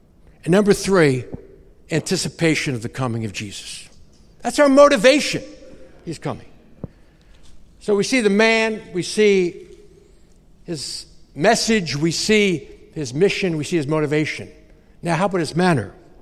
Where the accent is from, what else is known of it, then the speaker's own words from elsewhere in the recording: Short Hills, New Jersey, United States; I did not grow up in riches, okay? I'm from Short Hills, New Jersey. Look it up, richest town in the USA.